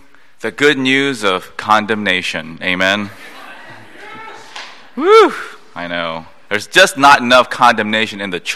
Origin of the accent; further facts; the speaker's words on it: South Korea; Third generation Presbyterian from wonderful American Presbyterian missionaries that came to my home country of Korea back in 1884